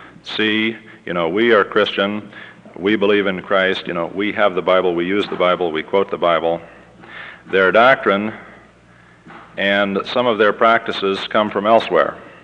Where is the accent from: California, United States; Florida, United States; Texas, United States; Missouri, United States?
California, United States; we're talking about around 385,000 Mormons in my home state of California.